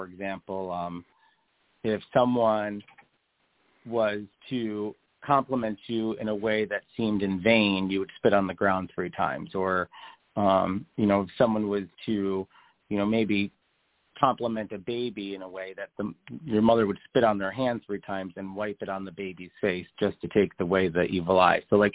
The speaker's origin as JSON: {"language": "English", "town": "Staten Island", "region": "New York", "country": "United States", "tie": "born or raised there", "said": "I grew up in Staten Island, which is out of the five boroughs of New York City, is known as being, you know, the one of the Italian boroughs."}